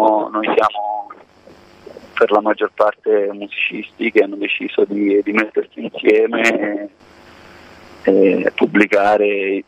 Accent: Perugia, Umbria, Italy; dalle mie parti a Perugia

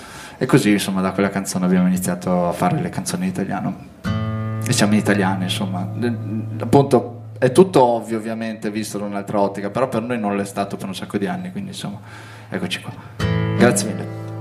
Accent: Verona, Veneto, Italy; Io sono di Verona e queste realtà non ci sono

